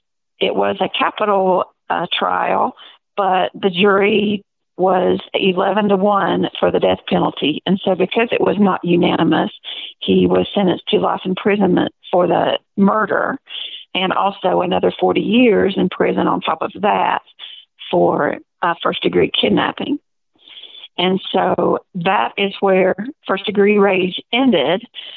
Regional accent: North Carolina, United States; my home state of North Carolina, where I worked.

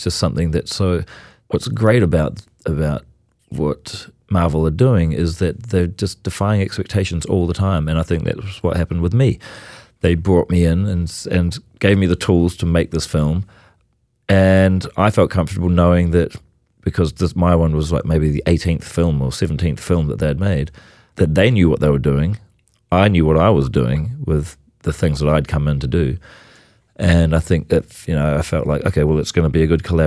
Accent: New Zealand; There's a big drive growing up in New Zealand for educators to teach kids about what happened

